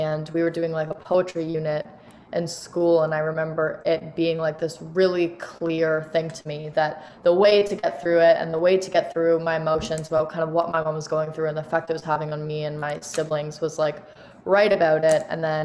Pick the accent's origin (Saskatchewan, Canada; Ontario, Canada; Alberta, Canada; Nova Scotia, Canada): Ontario, Canada; Toronto; Born and raised downtown Toronto, city girl.